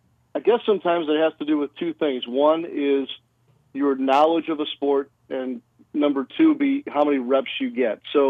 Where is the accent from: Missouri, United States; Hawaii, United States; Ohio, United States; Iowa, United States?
Missouri, United States; St. Louis; But look, I grew up in St. Louis, Missouri, and I grew up a baseball guy.